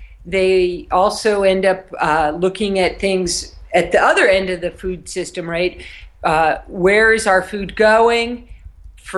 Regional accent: New York, United States; No, I'm not. I grew up in New York State. I did not grow up on a farm or really have anything to do with agriculture while I was growing up

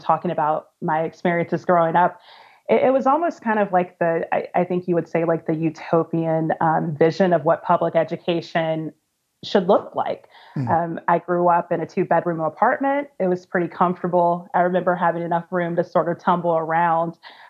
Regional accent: Mississippi, United States; So thinking back to growing up in Mississippi, I had an interesting K-12 experience

